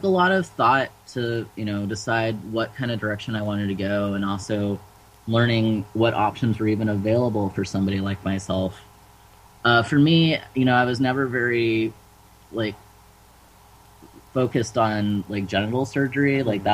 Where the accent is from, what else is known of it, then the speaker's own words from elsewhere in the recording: Georgia, United States; also born or lived in San Francisco; now in Oakland, United States; I grew up in Georgia, which is, you know, pretty conservative.